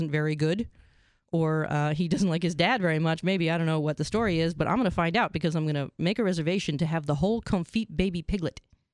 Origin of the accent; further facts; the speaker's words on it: Canada; Where I grew up in Canada, and they had this thing called Tiger ice cream.